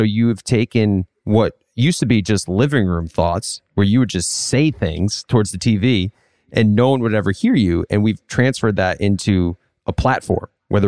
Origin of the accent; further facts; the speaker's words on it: Rhode Island, United States; Like I'm a kid from Rhode Island with patchy facial hair.